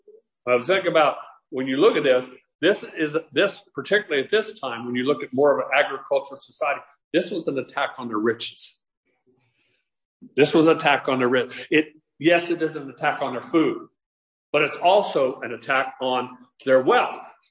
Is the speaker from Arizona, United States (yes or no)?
yes; Chandler, Arizona, United States; I grew up in Chandler. When I grew up in Chandler, there were fields everywhere.